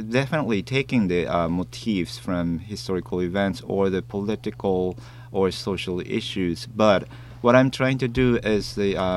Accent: Oakland, California, United States; I'm from Oakland, California. Lots of crimes happening.

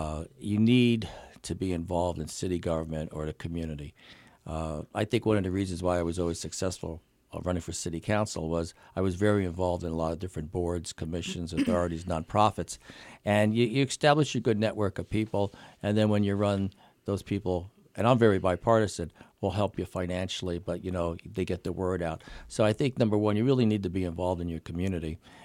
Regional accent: Bethlehem, Pennsylvania, United States; I really enjoyed urban education, the diversity, because I grew up in South Bethlehem.

